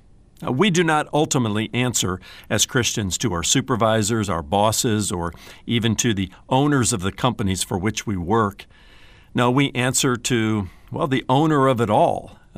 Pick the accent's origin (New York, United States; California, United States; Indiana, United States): Indiana, United States; when I was growing up in Indiana, I often heard sermons about the dangers of smoking and drinking